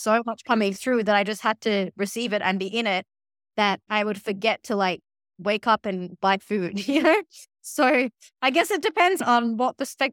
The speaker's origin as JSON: {"language": "English", "country": "India", "said": "I'm Indian. Like, I've studied in one of the oldest yoga schools back in India many years ago."}